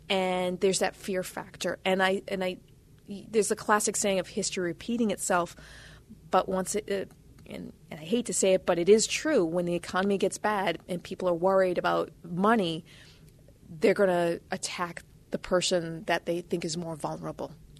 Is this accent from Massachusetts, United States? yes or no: yes; Massachusetts, United States; Because, as I said, in my hometown in 1925, the parish school of St. Cecilia was burned to the ground. It was the first French Catholic church that was attacked.